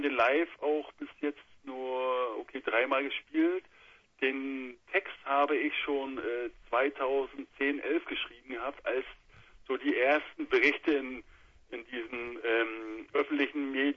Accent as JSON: {"language": "German", "region": "Mecklenburg-Vorpommern", "country": "Germany", "said": "Du, wir sind Mecklenburger"}